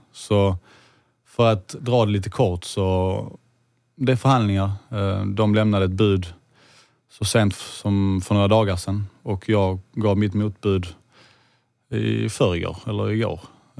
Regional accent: Kävlinge, Skåne, Sweden; also born or lived in Uruguay; Och sen så var det här nere i Skåne, så vi hittade en lägenhet i Kävlinge. Och där blev det liksom. Vi blev kvar där, jag blev kvar där tills jag var 16

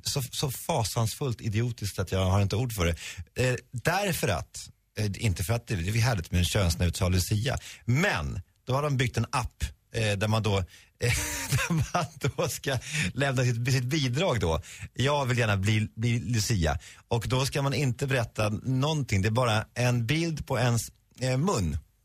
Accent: Sweden; man får skämmas som svensk.

